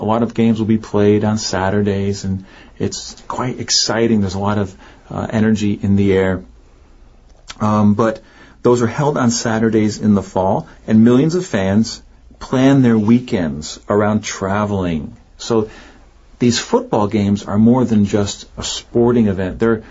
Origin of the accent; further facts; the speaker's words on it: Northeast, United States; I grew up in Northeast United States, and there's a special feeling in the air.